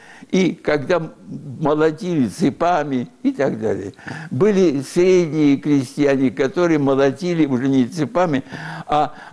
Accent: Moscow, Russia; я московский житель, родился в Москве

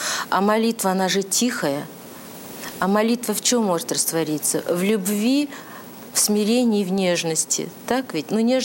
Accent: Rodniki, Russia; это, значит, деревня, моя родная деревня, она раньше называлась Клепинина. Когда я была маленькая, она называлась Лягушина, а теперь она называется Родники.

